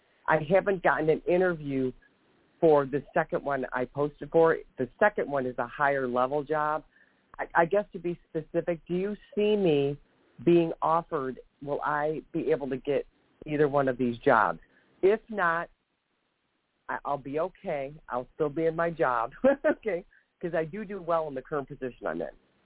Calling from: Ohio, United States; I'm from Ohio.

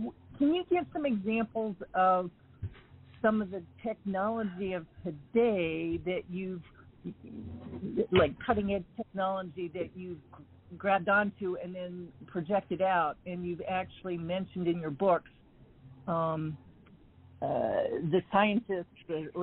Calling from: Denver, Colorado, United States; calling from the Denver area, and I have met Robert at several local science fiction conventions

